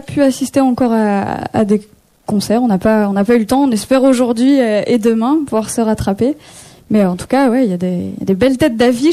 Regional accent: Hauts-de-France, France; moved away as an adult; now in Paris, France; Je suis picarde d'origine, oui, et je me suis installée à Paris à l'âge de 18 ans.

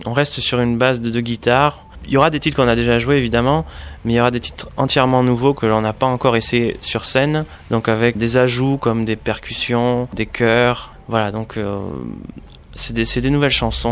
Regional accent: South-West France, France; C'est un album que j'ai écrit et enregistré dans le sud-ouest, donc ma région d'origine.

